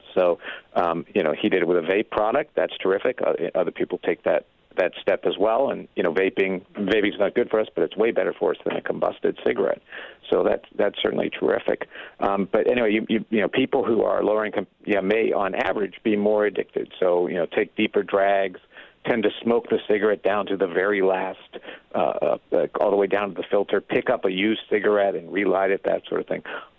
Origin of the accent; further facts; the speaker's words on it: Midwest, United States; now in California, United States; when I moved out from the Midwest to California and at the hospital at lunchtime